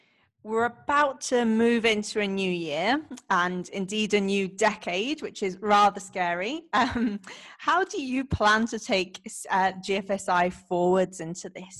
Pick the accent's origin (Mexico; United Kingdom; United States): United Kingdom; We're both British